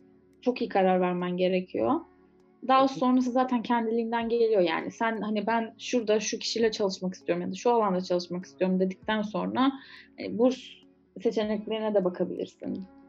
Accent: İzmir, Turkey; also born or lived in Istanbul; ben mesela İzmir'de doğdum büyüdüm sonra işte İstanbul'a gittim falan ama hani hep böyle Ege Akdeniz kültürüyle büyüdüm.

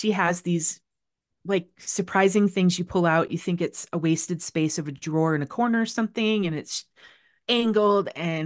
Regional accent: Midwest, United States; And we still all need our, if we're from the Midwest, we all have a refrigerator in our garage anyway.

